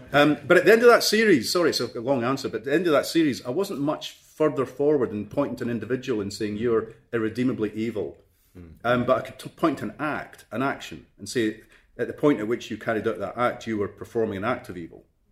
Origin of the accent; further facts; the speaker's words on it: Scotland, United Kingdom; I come from Fife, which is a tiny wee bit of Scotland